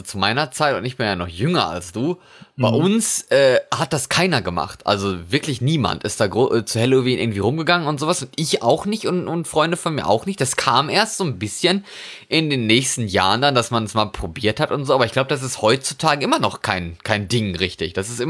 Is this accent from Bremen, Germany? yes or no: no; North Rhine-Westphalia, Germany; now in Norway; Bei uns in Westfalen.